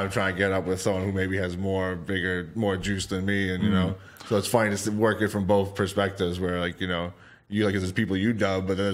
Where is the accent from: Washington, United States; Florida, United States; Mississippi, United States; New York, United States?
New York, United States; Bronx; So like that was, I guess that was real because I come from the Bronx. So like, I'm right next to Yonkers and everything.